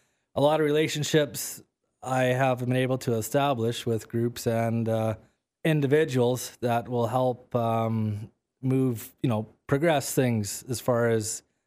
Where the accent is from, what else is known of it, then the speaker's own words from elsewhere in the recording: Creston, British Columbia, Canada; being born and raised in Creston has been a big benefit because I got to meet a lot of people through my years in Creston.